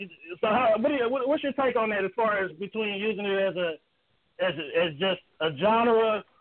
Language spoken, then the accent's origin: English; Indianapolis, Indiana, United States; For example, like I'm from Indianapolis, and I'm trying to keep … name alive like everybody else